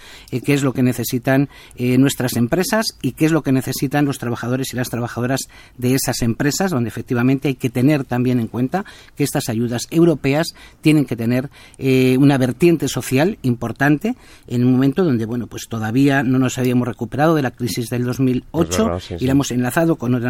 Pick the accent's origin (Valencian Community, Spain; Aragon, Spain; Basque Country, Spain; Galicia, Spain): Basque Country, Spain; estoy en Vitoria, soy de Euskadi